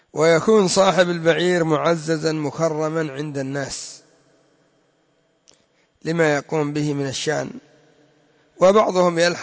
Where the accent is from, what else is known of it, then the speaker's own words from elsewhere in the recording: Yemen; ربما هذا القاز، ايش يسموه يا اخو عندنا في اليمن؟